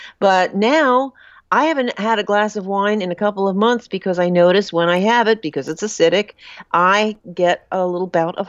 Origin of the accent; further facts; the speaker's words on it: New Jersey, United States; But see, I'm from New Jersey and I'm half Italian, so you wouldn't say that.